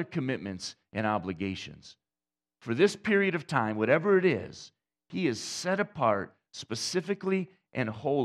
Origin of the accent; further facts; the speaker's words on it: Saginaw, Michigan, United States; connected to the church I grew up in Saginaw